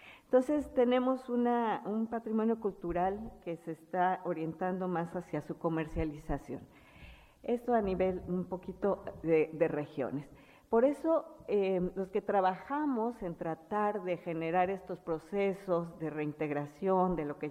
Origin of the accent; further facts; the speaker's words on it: Mexico; Yo soy de México, todos no creo que no sepan las difíciles condiciones de violencia en las que estamos viviendo en nuestro país.